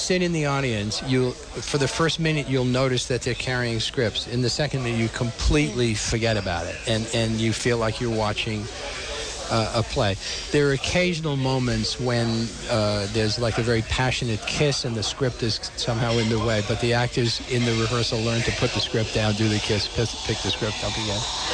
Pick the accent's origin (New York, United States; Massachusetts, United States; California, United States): Massachusetts, United States; Boston; and I'm from Boston, and I originally, but I have a summer house up in Gloucester, Massachusetts.